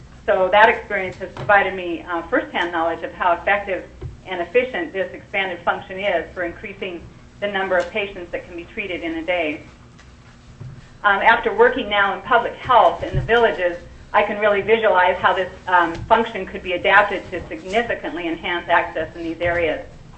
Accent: Chugiak, Alaska, United States; I'm from Chudiak, Alaska.

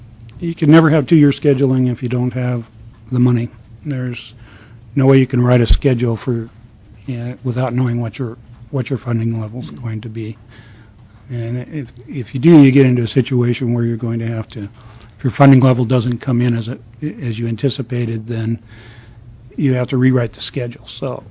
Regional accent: Anchorage, Alaska, United States; Okay, I'm sorry, and I grew up in Anchorage, so I shouldn't have known that.

